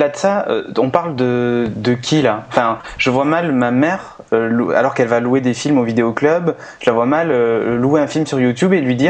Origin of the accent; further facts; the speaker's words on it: Bordeaux, Nouvelle-Aquitaine, France; Moi, je suis de Bordeaux, hein. Donc, à Bordeaux, ça va